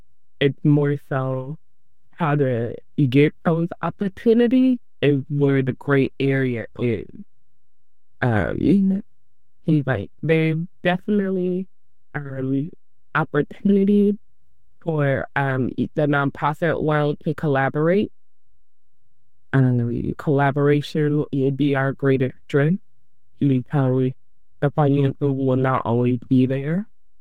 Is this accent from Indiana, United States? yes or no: no; Portland, Oregon, United States; Portland is just a scary place. Right? Even when the city has not been man right to me, it still is my hometown.